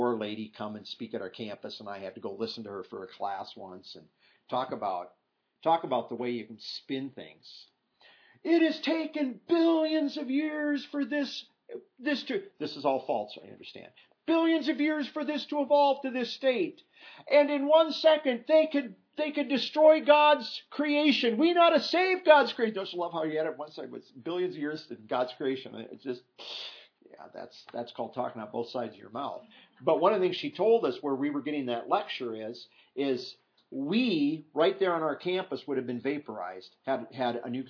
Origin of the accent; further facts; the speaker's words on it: Iowa, United States; My wife and I grew up in Iowa. We went to a college in a town called Cedar Falls